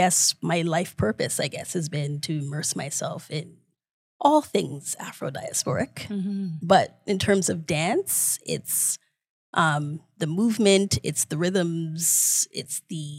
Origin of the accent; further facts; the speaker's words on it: Toronto, Ontario, Canada; born there; I am Toronto born. So I'm Canadian in that sense. But my family is from Guyana, from South America. So the Afro-Guyanese lineage